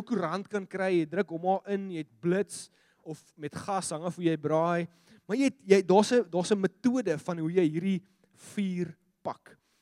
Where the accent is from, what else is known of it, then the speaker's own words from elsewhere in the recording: Gauteng, South Africa; now in Cape Town, South Africa; Okay, ek kom van Gauteng af. Okay, daar braai jy met charcoal.